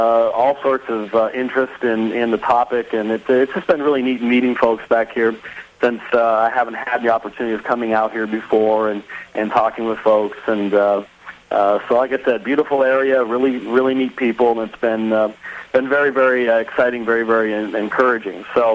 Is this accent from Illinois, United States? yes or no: no; Phoenix, Arizona, United States; I'm from Phoenix